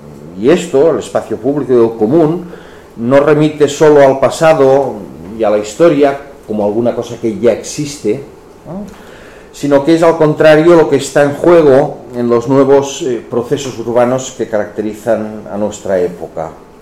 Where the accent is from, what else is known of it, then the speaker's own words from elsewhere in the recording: Barcelona, Catalonia, Spain; O, por descontado, de donde vengo, en Barcelona